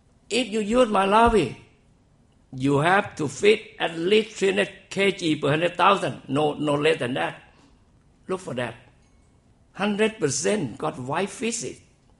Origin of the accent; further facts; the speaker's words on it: Southern Thailand, Thailand; English is a second language; But in Thailand, most people from the south, in my hometown, they use chlorine.